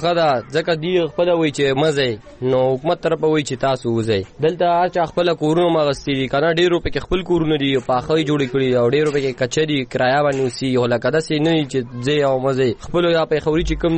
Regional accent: Nangarhar, Afghanistan; now in Pakistan; بس موږ ته پته ولې چې موږ افغانان یو دی پاکستانیان دی د خپل ملک د ازنګ ملک افغانستان دی

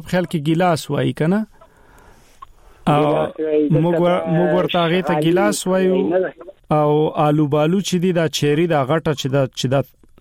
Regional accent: Quetta, Balochistan, Pakistan; also born or lived in Kabul; نه زه په کواټ کې را لوي شوې ملته نه کیدی خو زما په وطن چې دی په ننګرهار کې کیدی او په کابل کې هم کیدی زه په کابل کې زیږیدل یم

